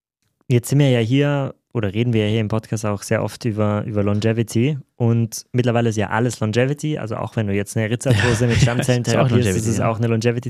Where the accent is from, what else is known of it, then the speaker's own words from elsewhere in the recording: Austria; Gut für uns, wir sind ja beide Österreicher, ja.